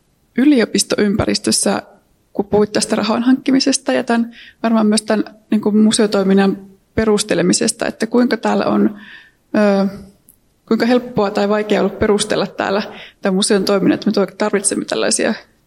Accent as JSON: {"language": "Finnish", "region": "North Karelia", "country": "Finland", "tie": "born or raised there", "said": "Olen itse kotoisin Pohjois-Karjalasta"}